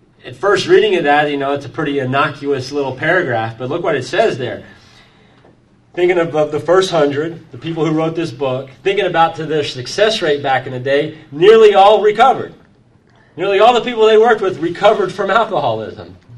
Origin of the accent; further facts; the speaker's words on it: Dallas, Texas, United States; obviously we're from Dallas, and I did most of my drinking, 90% of my drinking was in Dallas.